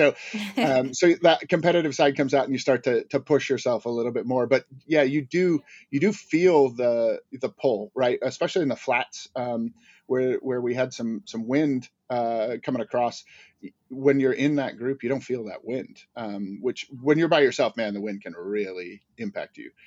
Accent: Warrenton, Oregon, United States; I grew up in the Pacific Northwest, but right at the mouth of the Columbia River. So I actually grew up in the town of Warrenton, but Astoria was like 7.5 miles from where I grew up.

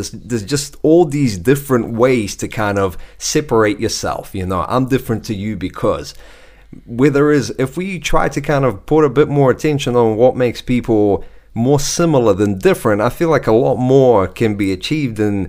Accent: Russia; moved away; going right back to, you know, growing up in Russia, moving here, experiencing all these different things

